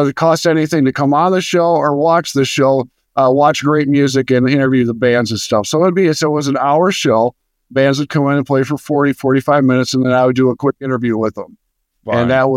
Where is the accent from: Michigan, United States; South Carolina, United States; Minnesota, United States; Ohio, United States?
Michigan, United States; Grand Rapids; also born or lived in Poconos, Pennsylvania / Los Angeles, California; I'm in Grand Rapids, Michigan.